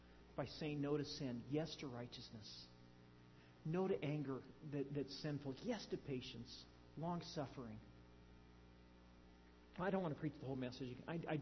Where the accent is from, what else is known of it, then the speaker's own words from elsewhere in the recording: North Highlands, California, United States; also born or lived in Santa Rosa; And I grew up in North Highlands and then Santa Rosa, but I'm thinking more of my North Highland days.